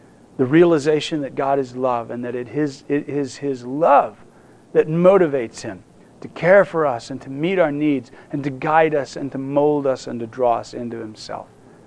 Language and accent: English; United States; makes me glad I'm an American